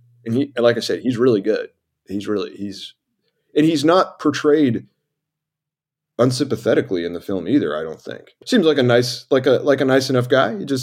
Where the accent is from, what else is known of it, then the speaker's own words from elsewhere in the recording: Northeast, United States; So, even though I'm an American, I am an outsider to the world, the specific world and milieu that this film takes place in. And I mean, I'm more like Kathleen coming from the Northeast.